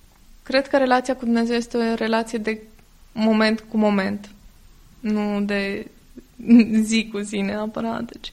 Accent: Brazi, Prahova, Romania; born there; M-am născut în Comuna Braz, din județul Prahova.

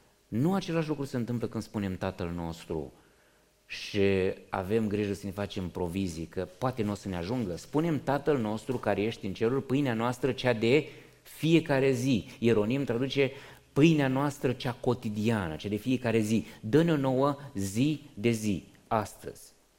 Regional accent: Iași, Iași County, Romania; În biserica în care am crescut, în Iași

